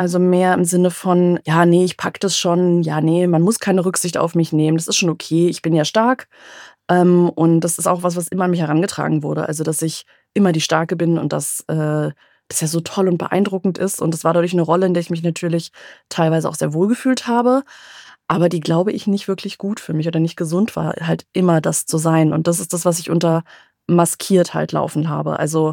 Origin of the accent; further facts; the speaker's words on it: Berlin, Germany; moved away as an adult; now in Franconia, Germany; Berlin ist auch meine Heimat. Ich bin ja nur vor 7 Jahren ausgewandert.